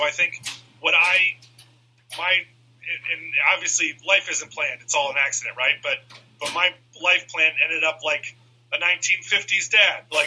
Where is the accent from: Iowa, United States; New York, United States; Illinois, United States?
Iowa, United States; my high school friends, who I grew up with in Iowa, got married a few years before that.